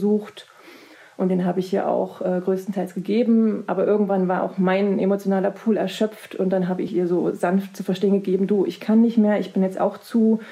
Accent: Thuringia, Germany; meine Mutter kommt ursprünglich aus Mecklenburg. Ich bin aber in Thüringen aufgewachsen

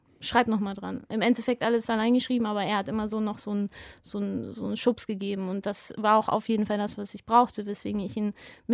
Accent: Bielefeld, North Rhine-Westphalia, Germany; now in Berlin, Germany; Und also mich hat es jetzt nicht wirklich zurück nach Bielefeld gezogen, wo ich aufgewachsen bin.

